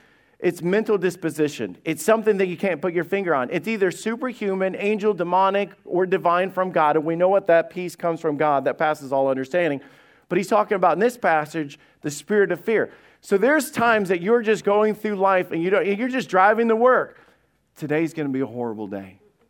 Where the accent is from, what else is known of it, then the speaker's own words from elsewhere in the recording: Alabama, United States; I told you guys, I grew up in Alabama.